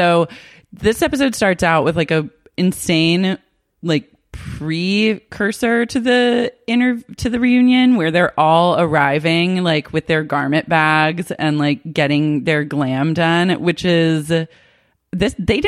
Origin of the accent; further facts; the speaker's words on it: Oklahoma City, Oklahoma, United States; I grew up in Oklahoma City and I feel like I knew like really serious Christians